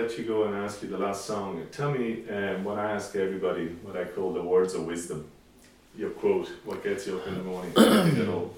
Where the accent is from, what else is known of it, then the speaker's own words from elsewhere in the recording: Italy; But as I was saying, I grew up in Italy